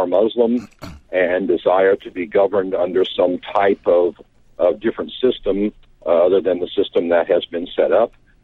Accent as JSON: {"language": "English", "country": "United States", "said": "As an American, then, of course, I believe in the rights of every religion."}